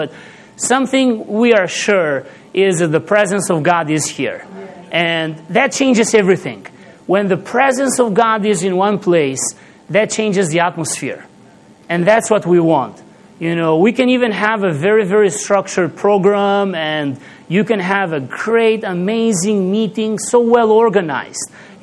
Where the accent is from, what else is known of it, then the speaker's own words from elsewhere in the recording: Albania; English is a second language; moved away as an adult; now in Skopje, North Macedonia; I'm originally from Albania, and I've been living for 7 years in Macedonia, Skopje, and serving the Lord here.